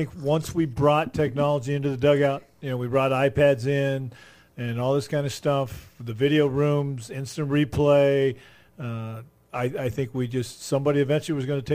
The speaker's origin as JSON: {"language": "English", "region": "California", "country": "United States", "tie": "born or raised there", "lives_now": "Florida, United States", "said": "And I grew up in California."}